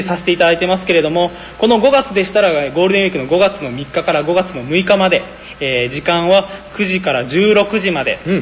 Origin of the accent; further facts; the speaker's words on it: Gifu, Japan; 私自身この岐阜県で育ってきた人間ですので